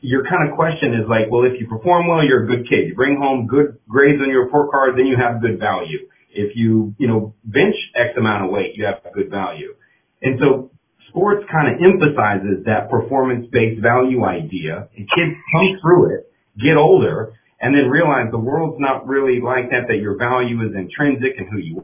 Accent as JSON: {"language": "English", "town": "Orlando", "region": "Florida", "country": "United States", "also_born_or_lived": "Marco Island", "said": "I'm from Orlando. I moved home and he moved back."}